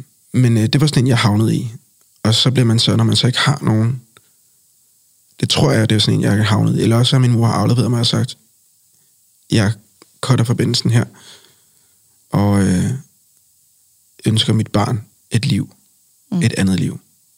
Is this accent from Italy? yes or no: no; Colombia; now in Denmark; Colombia er mit land. Og jeg mener selvfølgelig, at jeg kommer fra Colombia.